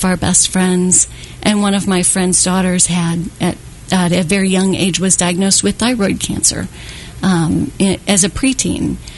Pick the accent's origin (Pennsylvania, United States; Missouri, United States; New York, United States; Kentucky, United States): Missouri, United States; Florissant; And the radioactive waste went all through my hometown. And as I grew up, I had four sisters in my family.